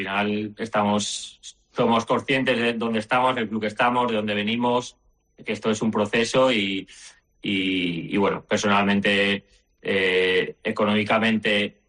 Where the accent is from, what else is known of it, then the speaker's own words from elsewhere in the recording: Castellón de la Plana, Valencian Community, Spain; tanto yo como Ángel de Albert, como Vicente, pues somos de Castellón